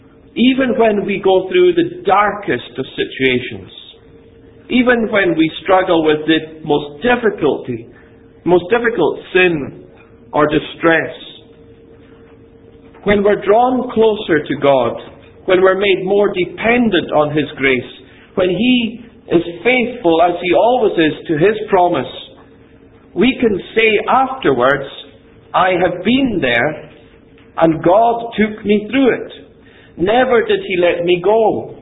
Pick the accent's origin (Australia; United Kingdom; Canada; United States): United Kingdom; Ferintosh, Scotland; when I was growing up in Ferintosh in the Black Isle, just north of Inverness, when we played with conquerors, we were conquerors.